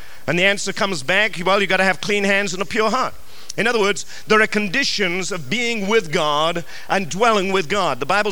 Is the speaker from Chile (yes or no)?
no; England, United Kingdom; now in United States; You know, when I came from England to America, I had to change. Now, I wasn't driving yet, but the moment I got my license, I could not drive the way I would have